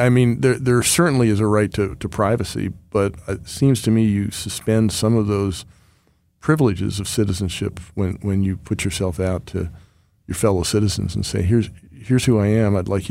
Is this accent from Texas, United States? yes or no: no; Pennsylvania, United States; I keep saying I'm from York County, and York County – mine, we have Rutter's subs.